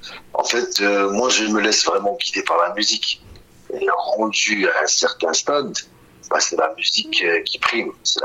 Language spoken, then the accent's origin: French; Montreal, Quebec, Canada; Moi, je transpire Montréal, en fait. C'est vraiment juste c'est que je suis un Montréalais.